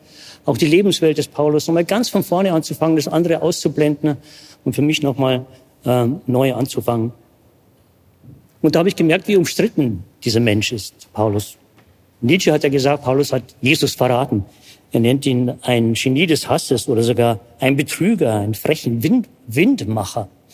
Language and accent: German; Bavaria, Germany; vielleicht merken Sie es auch von meiner Sprache, ich komme aus Bayern. Bin aufgewachsen in einem Dorf, an einem kleinen Ort in Niederbayern. Es wird schon sehr speziell. In der Nähe von Altötting.